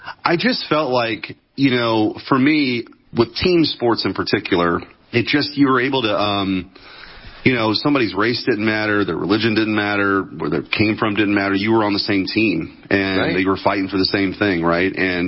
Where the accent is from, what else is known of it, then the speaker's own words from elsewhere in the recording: Bridgeton, Missouri, United States; born there; I was born in Bridgeton, Missouri, which is a working class area, a working class neighborhood in the St. Louis area.